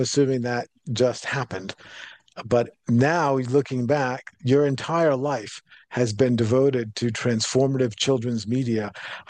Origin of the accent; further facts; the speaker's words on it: Rhode Island, United States; accent: Rhode Island; getting my Rhode Island accent. Because we don't say water, we say water.